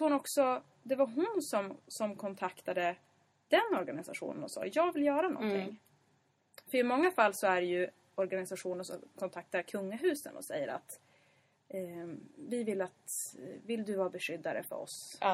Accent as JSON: {"language": "Swedish", "town": "Sundsvall", "region": "Västernorrland County", "country": "Sweden", "said": "Sundsvall. Mm, det är några som har undrat var vi kommer ifrån."}